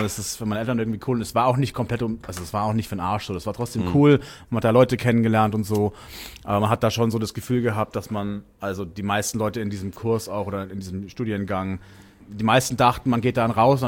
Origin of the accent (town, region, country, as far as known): Nuremberg, Bavaria, Germany; also born or lived in Berlin